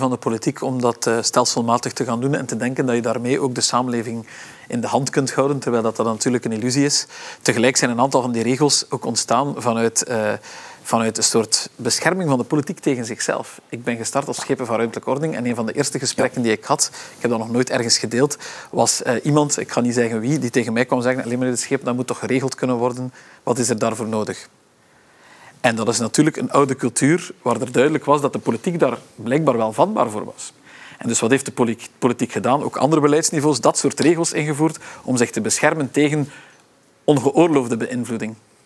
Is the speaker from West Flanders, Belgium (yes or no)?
yes; West Flanders, Belgium; en ik durf dat zeggen als West-Vlaming